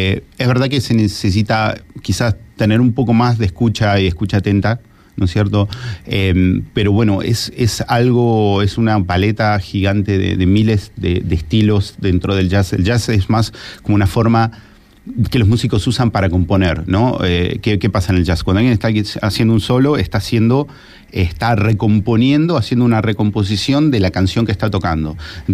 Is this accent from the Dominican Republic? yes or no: no; Argentina; also born or lived in Germany / Austria; now in Fuerteventura, Spain; soy de Argentina, pero estuve mucho tiempo en Alemania, en Austria, y viajando mucho.